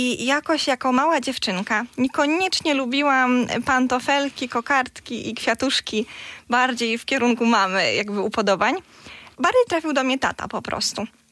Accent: Goniądz, Podlaskie Voivodeship, Poland; w liceum przyszłam tutaj do Białegostoku, bo nie jestem stąd, pochodzę z małej miejscowości Goniąc, tutaj niedaleko.

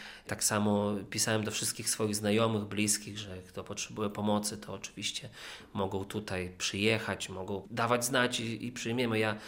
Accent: Rivne, Rivne Oblast, Ukraine; Pochodzę z Równego i mam tam mamę, ojca i babcię.

